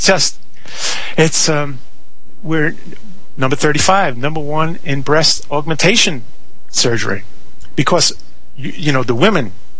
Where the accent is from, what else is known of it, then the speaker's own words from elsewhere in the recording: Queens, New York, United States; When I grew up in Elmhurst, Queens, New York, which was the most ethnically diverse neighborhood on earth.